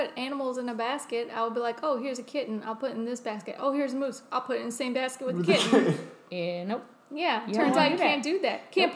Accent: Louisiana, United States; I always thought growing up in Louisiana, it's our state bird too.

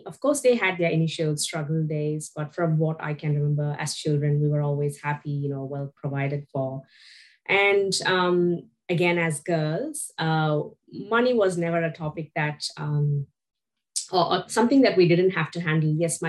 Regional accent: India; moved away as an adult; now in Melbourne, Australia; Yeah, so I come from India. I grew up, I studied in India. I was there for nearly 25 years.

